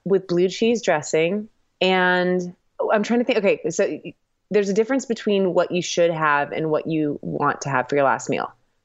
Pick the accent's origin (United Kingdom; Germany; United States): United States; Danville, California; Yeah. That's crazy.